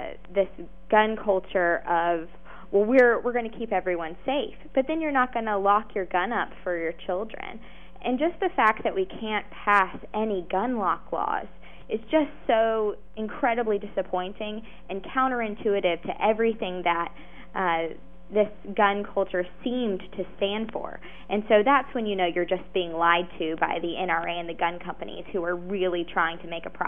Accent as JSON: {"language": "English", "region": "South Carolina", "country": "United States", "tie": "born or raised there", "said": "I grew up in a gun culture. I grew up in South Carolina."}